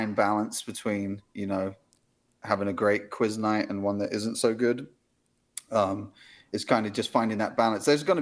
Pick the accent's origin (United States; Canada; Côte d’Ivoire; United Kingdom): United Kingdom; England; I have to say it this way because I'm English, aluminium powder.